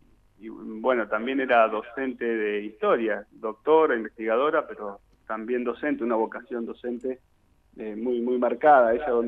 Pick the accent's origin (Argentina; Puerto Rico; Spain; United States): Argentina; Río Colorado, Río Negro; also born or lived in Bahía Blanca; me fui a estudiar a Bahía Blanca y después cuando pude volver a mi pueblo, a Río Colorado, uh-huh. Volví, me instalé y ahora, bueno, por cuestiones laborales que son de público conocimiento, tendré que instalarme en Viedma.